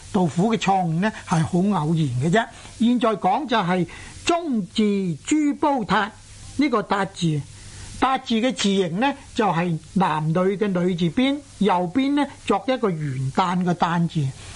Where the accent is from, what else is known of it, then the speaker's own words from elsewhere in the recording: Guangdong, China; 我们广东人呢多数呢读他做坦，